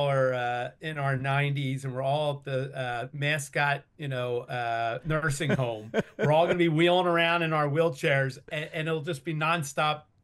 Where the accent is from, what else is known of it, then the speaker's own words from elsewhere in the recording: Philadelphia, Pennsylvania, United States; I grew up in the Philadelphia area, grew up a huge Philadelphia sports fan